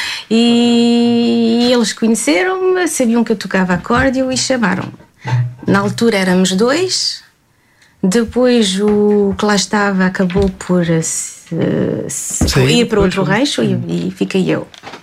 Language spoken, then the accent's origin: Portuguese; Pombal, Leiria, Portugal; Não sou ribatejana, sou pombalense.